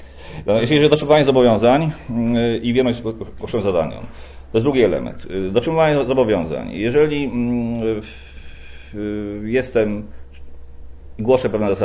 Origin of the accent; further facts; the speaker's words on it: Lesser Poland, Poland; jestem radnym wojewódzkim, jestem tutaj Małopolaninem